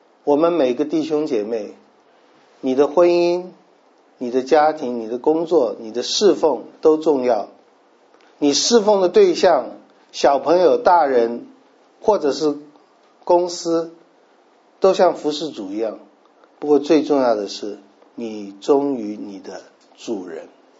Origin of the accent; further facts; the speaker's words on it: China; 各位，对我们中国人来讲，我们被人论断是极大的事，是最大的事。